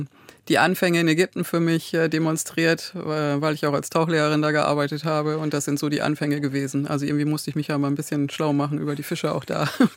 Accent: Steenfelde, Lower Saxony, Germany; Ostfriesland hat mich geprägt und ich war gerade letztes Wochenende in Leer, weil es zieht mich dann doch immer wieder dahin in meine alte Heimat. Also die Wurzeln liegen eindeutig da, werden auch immer da bleiben.

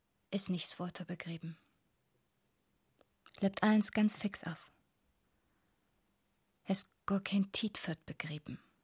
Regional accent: Hamburg, Germany; Wir leben damals in Hamburg. Ich bin in der Stadt groß geworden.

